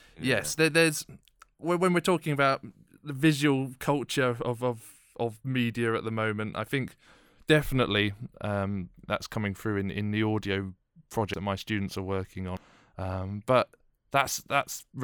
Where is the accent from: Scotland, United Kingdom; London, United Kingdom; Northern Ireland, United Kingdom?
London, United Kingdom; I grew up in London.